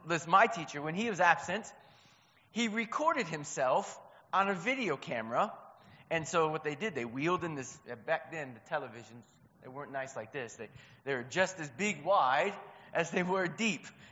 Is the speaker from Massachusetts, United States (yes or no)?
no; Ypsilanti, Michigan, United States; where I grew up near Detroit, Michigan, actually the home of Domino's Pizza, Ypsilanti, Michigan. So if you see a Domino's Pizza, that's where I'm from.